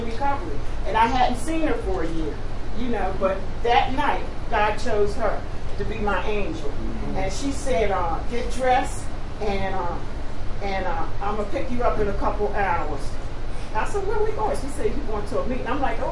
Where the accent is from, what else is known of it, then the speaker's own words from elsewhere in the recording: Camden, New Jersey, United States; moved away as an adult; now in Pittsburgh, United States; I am from Camden, New Jersey. I've been in Pittsburgh 35 years. I came here to give my children a better chance at life